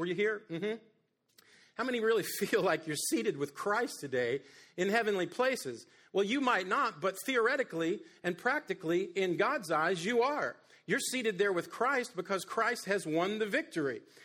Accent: Appalachia, United States; Hey, I'm from the Appalachian Mountains, I told you.

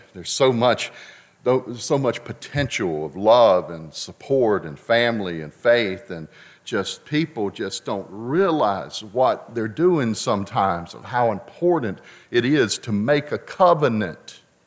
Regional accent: Lewisburg, United States; born there; I was born in Lewisburg while my father pastored the church.

